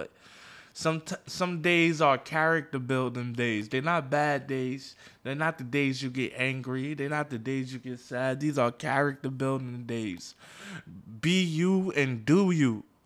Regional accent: New York, United States; Like, I'm born and raised in New York.

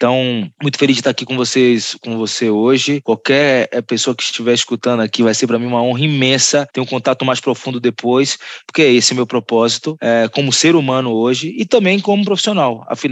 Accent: Salvador, Bahia, Brazil; eu sou soteropolitano, baiano, nascido numa comunidade, no bairro do Jardim Cruzeiro.

